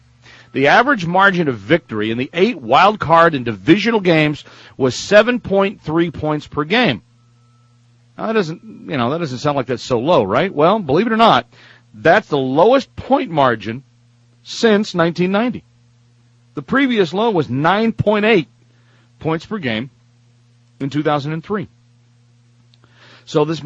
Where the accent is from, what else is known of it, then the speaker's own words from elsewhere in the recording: the South, United States; Hey, I'm from the South. What do I know?